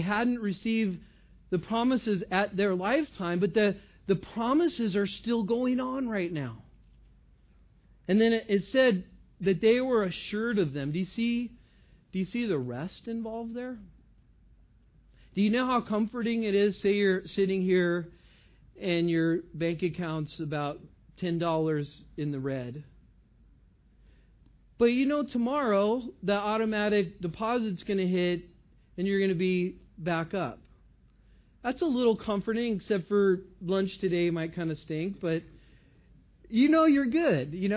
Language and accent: English; California, United States; And I am from California, so I can say that.